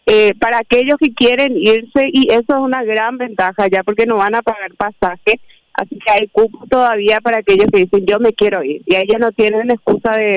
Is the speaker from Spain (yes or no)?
no; Paraguay; Sí, soy paraguaya viviendo en Movida Chile y trabajando en Movida Chile.